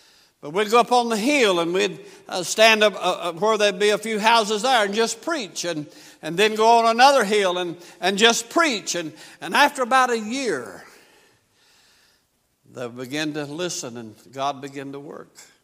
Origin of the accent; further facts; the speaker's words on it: the South, United States; Of course, you all know that I'm from the South. My speech bewrayeth me, okay?